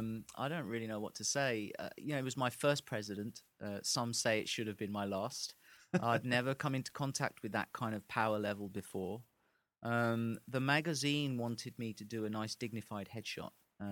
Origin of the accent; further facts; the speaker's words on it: England, United Kingdom; And it was just a fantastically American moment for me as an Englishman to sort of have that exchange.